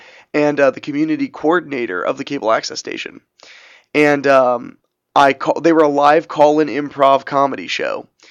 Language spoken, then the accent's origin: English; Dayton, Ohio, United States; Well, I'm from Dayton, Ohio, and that's where I'm currently residing.